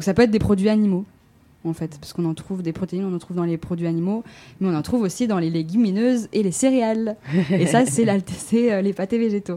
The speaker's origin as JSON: {"language": "French", "country": "France", "said": "je suis française aussi donc je comprends"}